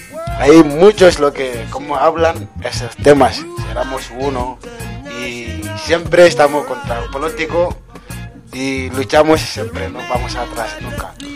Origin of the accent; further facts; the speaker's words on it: Gambia; Spanish is a second language; now in Spain; yo vengo de Gambia, África, pero vivo aquí.